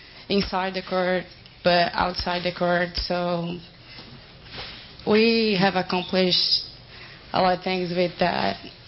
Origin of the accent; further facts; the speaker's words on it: Brazil; English is a second language; from Brazil, number 6.